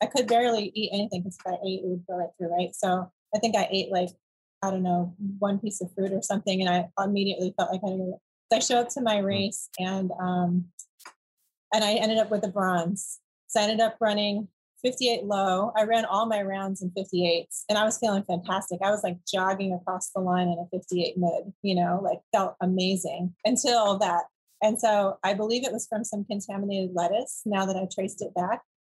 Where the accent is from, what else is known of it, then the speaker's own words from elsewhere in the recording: Hawaii, United States; I said, I'm from Maui.